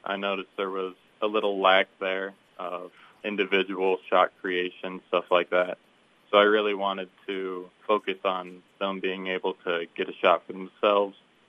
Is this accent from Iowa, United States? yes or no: yes; Underwood, Iowa, United States; I grew up at in Underwood and graduated high school from there